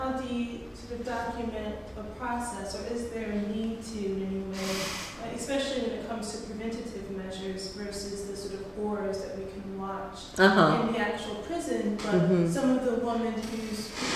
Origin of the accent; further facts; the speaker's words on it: Detroit, Michigan, United States; So starting back, because also I can tell you, I'm from Detroit.